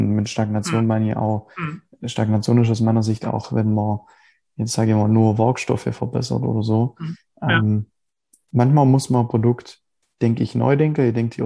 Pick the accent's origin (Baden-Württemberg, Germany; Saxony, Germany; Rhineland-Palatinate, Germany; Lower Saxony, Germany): Baden-Württemberg, Germany; Also das ist so mein, also Landkreis Biberach, Landkreis Ulm, das sind so meine Heimatregion im Prinzip.